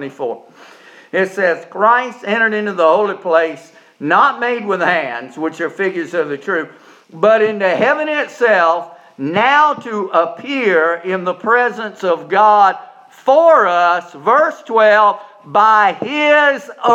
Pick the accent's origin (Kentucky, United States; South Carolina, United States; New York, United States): South Carolina, United States; I got many folks know that I'm from South Carolina.